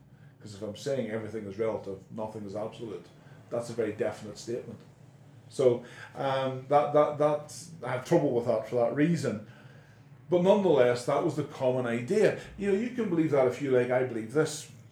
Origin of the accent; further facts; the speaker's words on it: Northern Ireland, United Kingdom; I come from Northern Ireland, I can't say the word mirror, looking glass.